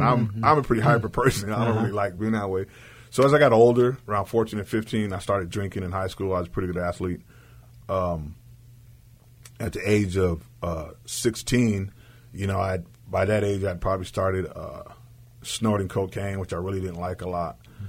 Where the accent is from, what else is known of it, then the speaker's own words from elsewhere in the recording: Seaside, California, United States; I'm originally from Seaside, California. I was born and raised in Seaside. It's a little town that's nestled right between Carmel and Salinas, Monterey and Salinas, excuse me. It was an army town for a long time.